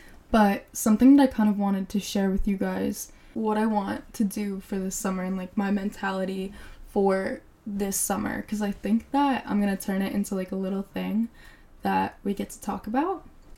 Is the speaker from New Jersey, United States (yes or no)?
yes; New Jersey, United States; I actually love my hometown, and I grew up on the Jersey Shore. I love New Jersey, and I love my friends at home